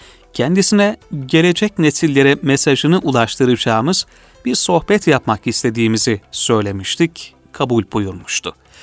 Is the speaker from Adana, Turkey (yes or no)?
yes; Adana, Turkey; Adana'da başka okuyacağım lise olmadığı için İstanbul'da Arnavutköy ile Bebek arasındaki Feyzati Lisesi'ne yani Boğaziçi Lisesi'ne gidip orada okumaya başladım.